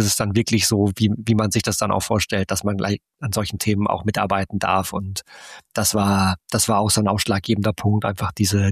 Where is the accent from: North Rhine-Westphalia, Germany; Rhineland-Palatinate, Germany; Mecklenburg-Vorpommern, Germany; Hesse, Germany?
North Rhine-Westphalia, Germany; born there; komme gebürtig aus der Nähe von Münster.